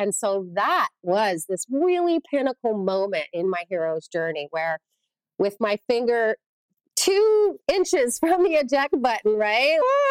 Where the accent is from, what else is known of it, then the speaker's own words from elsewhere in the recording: Toronto, Ontario, Canada; So as a little girl growing up in Toronto, my parents, they knew how to plant them seeds in my mindset.